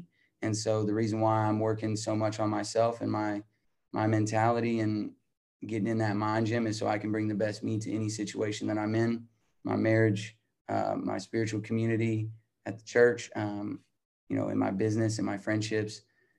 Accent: Albuquerque, New Mexico, United States; I'm from Albuquerque, New Mexico.

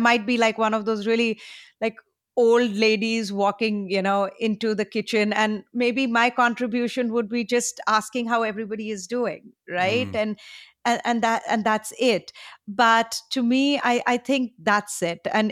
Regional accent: India; now in United States; maybe because I'm an immigrant, maybe because of the fact that when I came from India, I had, you know, absolutely nothing.

